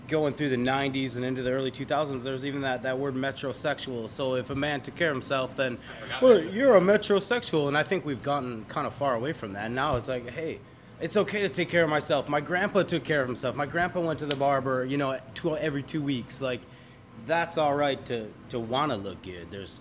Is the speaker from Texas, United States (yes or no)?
no; Michigan, United States; And even growing up in Michigan, during hunting season